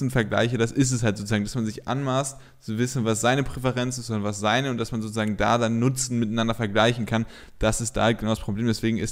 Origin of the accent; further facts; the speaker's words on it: Dortmund, North Rhine-Westphalia, Germany; das muss ich ja als Dortmunder sagen